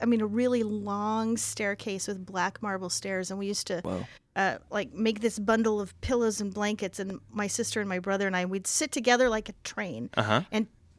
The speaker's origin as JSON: {"language": "English", "region": "Mexico City", "country": "Mexico", "tie": "born or raised there", "also_born_or_lived": "Texas", "said": "I was born in the United States, but I always say that I grew up in Mexico because that was kind of the formative years."}